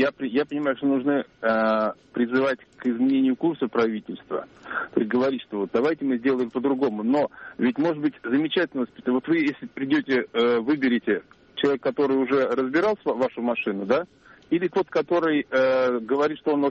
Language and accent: Russian; Tomsk, Tomsk Oblast, Russia; я из Томска.